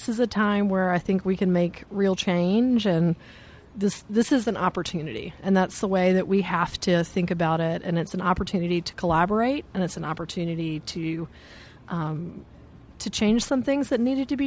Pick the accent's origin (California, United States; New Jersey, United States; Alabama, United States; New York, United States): Alabama, United States; I cannot do an accent. I'm from Alabama. I can barely speak English.